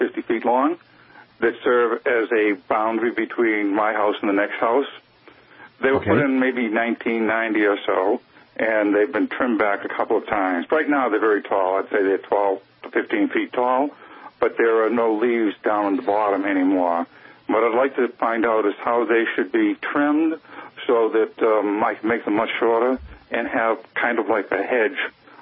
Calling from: Algonquin, Maine, United States; I'm calling from Algonquin, Maine, close by to you.

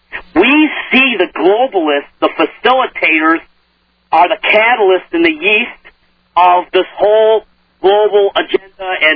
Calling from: Manistee, Michigan, United States; AJ, I'm Manistee, Michigan area.

